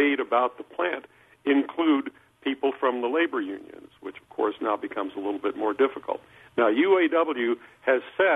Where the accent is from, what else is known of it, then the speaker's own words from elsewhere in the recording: the South, United States; now in Wisconsin, United States; I grew up in the South, and I will never forget the first winter in Wisconsin.